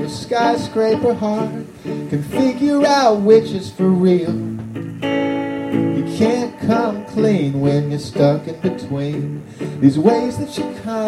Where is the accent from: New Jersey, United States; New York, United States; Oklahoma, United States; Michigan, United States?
Michigan, United States; from Michigan. Came here just to jam for y'all.